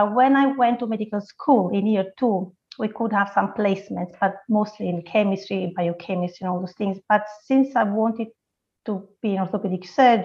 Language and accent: English; Sardinia, Italy; English is a second language; So, right, I'm from Sardinia, which is one of the main islands in Italy. I have told the system. I was brought up in a small village.